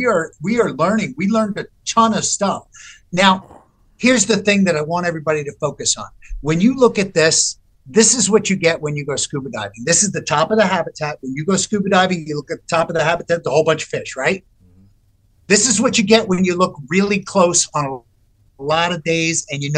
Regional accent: Naples, Campania, Italy; now in New York, United States; Man, when I moved to New York from Italy, right? I came from Naples, right? We came to New York.

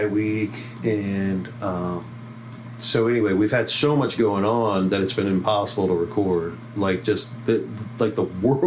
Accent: Atlanta, Georgia, United States; because I came from Atlanta and there was like 2 breweries in Atlanta.

